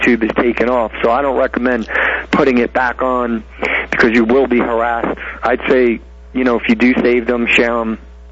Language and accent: English; East Coast, United States; Because I'm from the East Coast, and I'm very familiar with Sharpton's tactics.